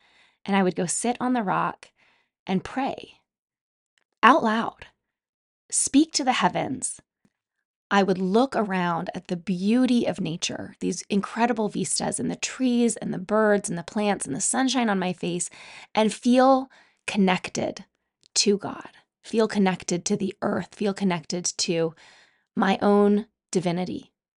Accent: Utah, United States; Growing up in Utah, I spent a lot of time outdoors.

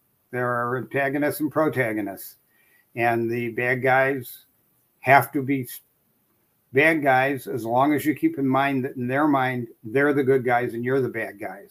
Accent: United States; I'm an American, not a Brit.

